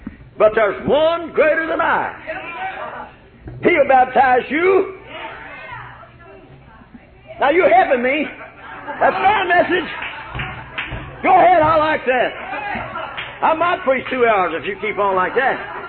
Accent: Arkansas, United States; I'm glad I'm from Lawrence County instead of Indiana.

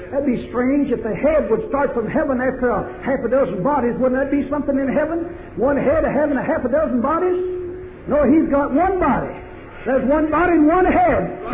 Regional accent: the South, United States; You see, I'm from the South. And I've always said you all. You see, I was baptized 47 years ago. I was born and reared in an Indian country.

